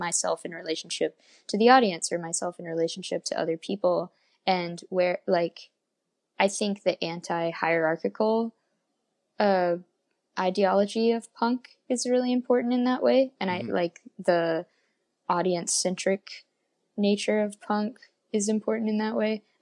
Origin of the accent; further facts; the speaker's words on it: Memphis, Tennessee, United States; because of the like way that I grew up in the Memphis scene.